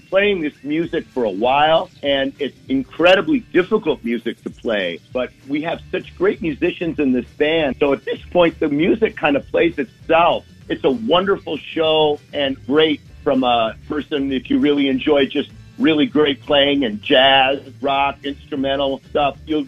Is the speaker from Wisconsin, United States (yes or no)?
yes; Wisconsin, United States; We are. We're all from Dane County, Wisconsin.